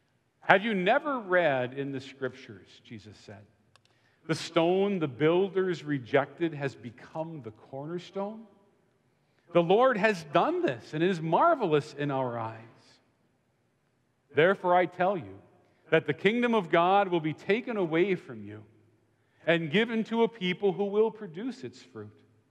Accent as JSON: {"language": "English", "region": "Wisconsin", "country": "United States", "said": "I'm from Wisconsin, a college student down here in Florida"}